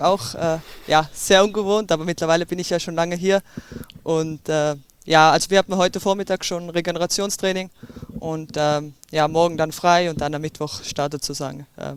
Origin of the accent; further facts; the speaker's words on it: Tyrol, Austria; Ja, also bei uns in Tirol sagt man halt Schichtel